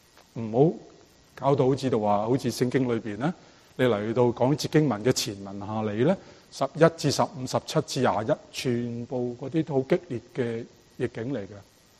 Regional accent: Hong Kong; now in San Francisco, United States; 当然呢我在即是香港人长大，在香港大来到这里生活的时候呢

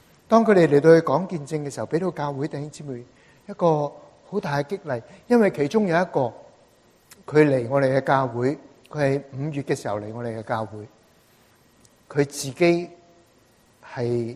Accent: China; 我話奇妙嘅咧就係我哋中國人，我哋去到接觸嘅時候，我哋就接觸中國人

